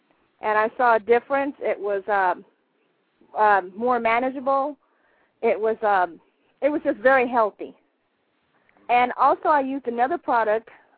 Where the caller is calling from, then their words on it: San Antonio, Texas, United States; I'm calling from San Antonio.